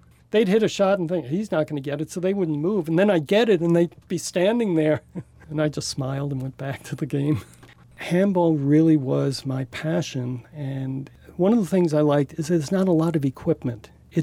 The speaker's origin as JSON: {"language": "English", "town": "Brooklyn", "region": "New York", "country": "United States", "tie": "born or raised there", "said": "I did grow up in Brooklyn, and it was there that about the age of maybe 9 or 10, I started learning about handball."}